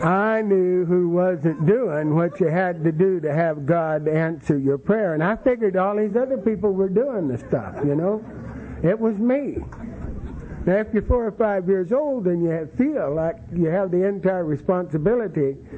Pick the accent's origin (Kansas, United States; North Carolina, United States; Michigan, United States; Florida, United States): Kansas, United States; also born or lived in Los Angeles; I'm a native of Los Angeles, but I was raised in Kansas. My folks were Okies about six times over, and I was raised in this little farm community about 45 miles southwest of Wichita.